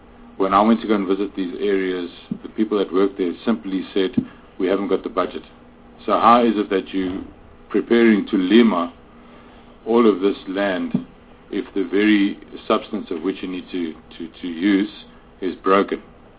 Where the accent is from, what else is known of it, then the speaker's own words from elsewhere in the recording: Mpumalanga, South Africa; I'm from Mpumalanga.